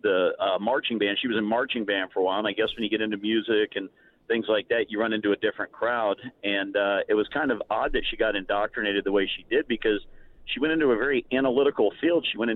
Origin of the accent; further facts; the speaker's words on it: Miami, Florida, United States; And I keep telling him, hey, look, I grew up in Miami.